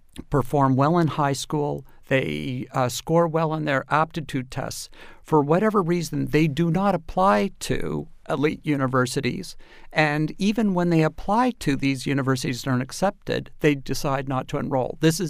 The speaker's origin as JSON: {"language": "English", "country": "Canada", "said": "I come from Canada, as you know."}